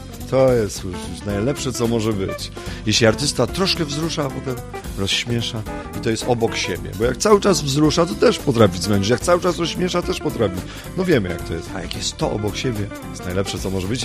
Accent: Pomeranian Voivodeship, Poland; jako Kaszuba, bo jestem takim Kaszubem, u nas na Kaszubach zawsze musi być jakiś żarcik.

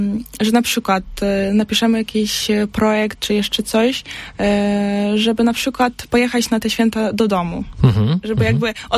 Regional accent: Mohyliv-Podilskyi, Vinnytsia Oblast, Ukraine; Polish is a second language; now in Opole, Poland; Czyli ja pochodzę z takiego małego miasta, Mohyliw Podolski. To Winnicki obwód.

